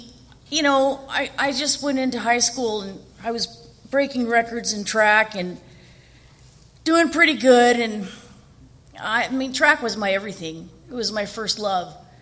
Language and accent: English; Chula Vista, California, United States; now in Signal Hill, United States; I moved from Chula Vista, go Chula, to L.A., where my drug and alcoholism just expanded like the city.